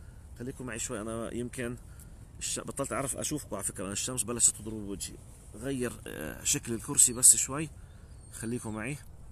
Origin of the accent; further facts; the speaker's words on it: Jordan; تماما زي بعض الأشخاص عندنا في الأردن للأسف